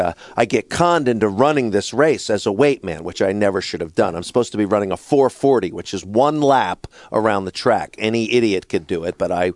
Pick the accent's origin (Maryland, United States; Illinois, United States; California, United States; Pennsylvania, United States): Pennsylvania, United States; Philadelphia; I grew up in Philly, so it was the athletes.